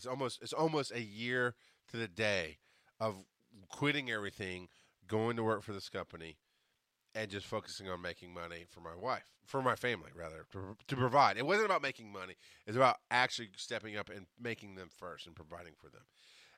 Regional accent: the South, United States; He was a New Englander, and I'm a Southerner.

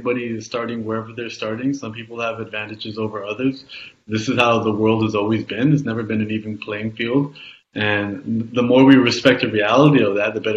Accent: Canada; born there; I was born in Canada, yes, in the 80s.

